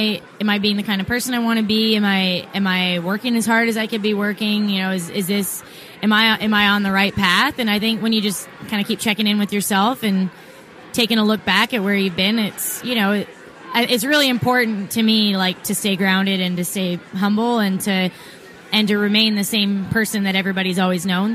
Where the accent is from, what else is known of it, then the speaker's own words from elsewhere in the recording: Bowmanville, Ontario, Canada; I grew up in Bowmanville, Ontario.